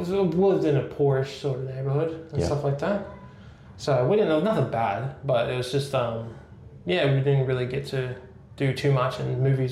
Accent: United States; now in Australia; coming here to Australia, because I am American

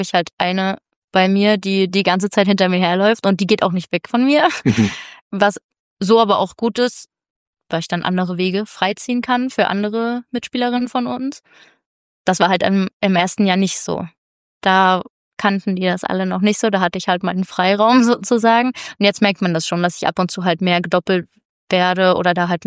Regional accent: Dresden, Saxony, Germany; also born or lived in Leipzig; tatsächlich bin ich in Leipzig geboren, okay, weil meine Eltern da noch da gewohnt haben. Aber meine Mama kommt auch ursprünglich aus Dresden und dann sind wir relativ zügig nach Dresden gezogen wieder.

